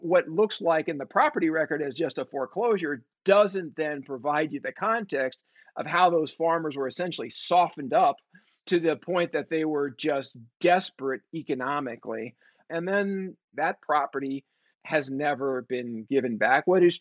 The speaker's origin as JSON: {"language": "English", "town": "San Francisco", "region": "California", "country": "United States", "tie": "born or raised there", "said": "One, I grew up in San Francisco. I was born in 1965."}